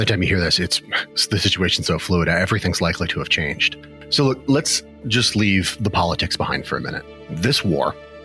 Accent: United States; at least as an American.

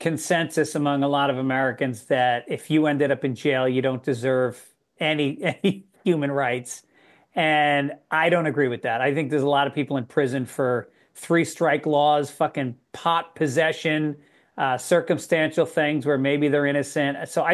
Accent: Ireland; No, but being Irish, it will hit you even harder. It really hits me at a deep level because my grandfather was in the IRA.

